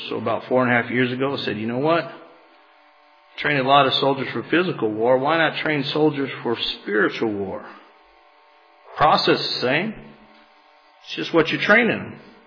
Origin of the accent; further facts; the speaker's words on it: Madera, California, United States; So I grew up in Madera, California, about 5 hours north of here.